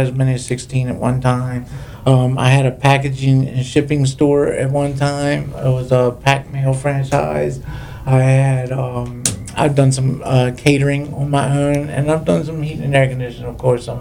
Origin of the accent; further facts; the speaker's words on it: Maryland, United States; I'm from St. Mary's County, Maryland, Southern Maryland. I was born and bred up there.